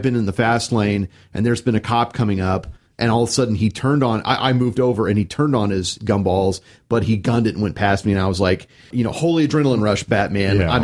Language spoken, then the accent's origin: English; Missouri, United States; I am from Southwest Missouri. I speak from experience.